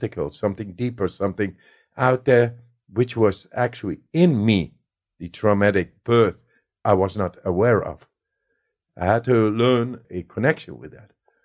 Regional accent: Netherlands; I come from the Netherlands. It's Dutch.

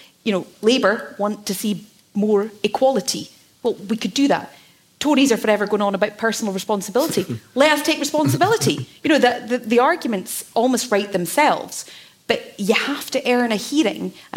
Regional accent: Scotland, United Kingdom; And I come from the Highlands.

